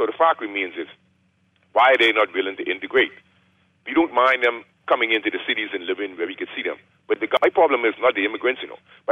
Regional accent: Bahamas; So I'm 61, going to be 62. So, you know, growing up in the Bahamas, Haitian Bohemian friends, Haitian American friends, et cetera, et cetera.

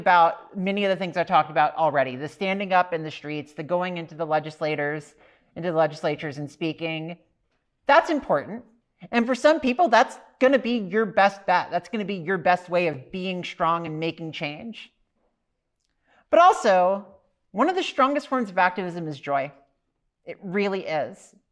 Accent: Louisiana, United States; I am originally from Louisiana. I come from the swamps in Louisiana. And 20 years ago, as a young queer kid, it was very hard.

